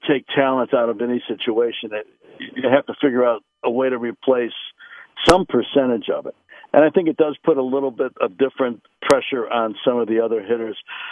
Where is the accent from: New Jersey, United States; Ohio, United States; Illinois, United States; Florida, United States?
Illinois, United States; Chicago; I remember back in maybe 68 or 69 growing up in Chicago